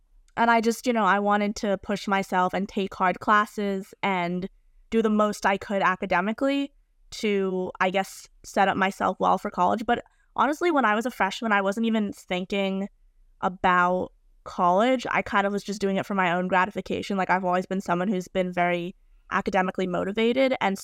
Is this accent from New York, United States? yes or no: yes; New York City, New York, United States; So I'm from New York City and I went to the Marymount School of New York